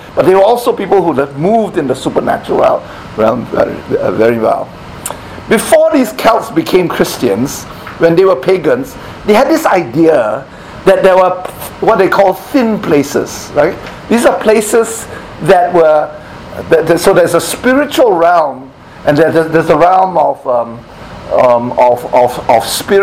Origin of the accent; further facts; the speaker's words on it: Malaysia; I come from Malaysia, and we have a lot of kind of animism, where sometimes there are spirits that dwell in trees.